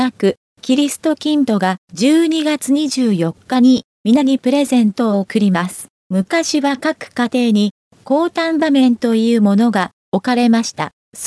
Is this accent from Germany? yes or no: yes; Nuremberg, Bavaria, Germany; Japanese is a second language; moved away as an adult; also born or lived in Osaka; now in Tokyo, Japan; ドイツのニュルンベルク市に生まれ育った私は、高校を卒業後